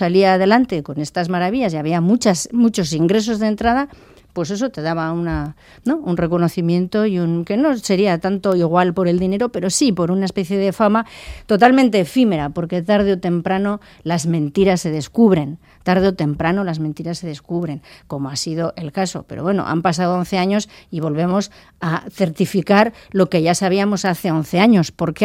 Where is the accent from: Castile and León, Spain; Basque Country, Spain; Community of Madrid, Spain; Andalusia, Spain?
Basque Country, Spain; nosotros como abertzales, pero como pueblo vasco en general